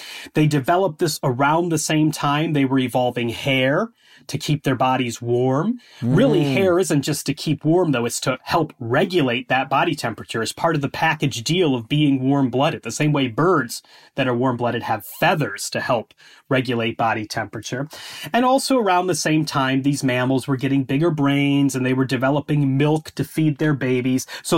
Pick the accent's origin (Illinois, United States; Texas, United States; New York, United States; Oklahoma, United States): Illinois, United States; Chicago; moved away as an adult; now in United Kingdom; so I grew up in the Chicago area. You know, I live in Scotland now. I've been here about 10 years, but I'm from the Midwest. I'm from near Chicago.